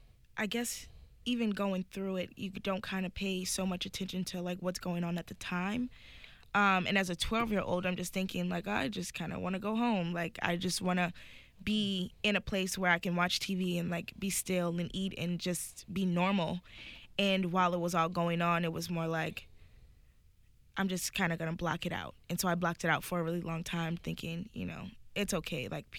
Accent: New Orleans, Louisiana, United States; I'm originally from the Lower Ninth Ward, but we moved a little closer in the city.

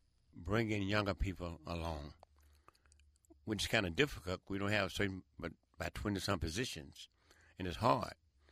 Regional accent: Memphis, Tennessee, United States; When I was growing up in Memphis, there were about 5 or 6 things that black folks could do.

